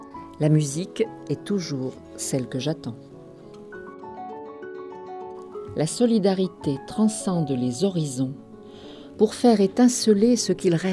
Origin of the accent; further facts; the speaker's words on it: Auvergne-Rhône-Alpes, France; born there; je suis née dans la Loire, à 80 km de Lyon à peu près, dans le nord du Forez. Et très vite, j'ai eu envie de partir après des études à Lyon, des études littéraires.